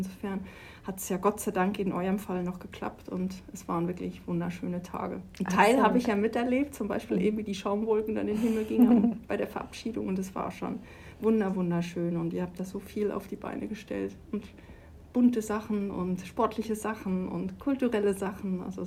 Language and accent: German; Switzerland; Ich werde per 1.10. in meine Heimat zurückgehen, in die Schweiz. Ich bin gebürtige Schweizerin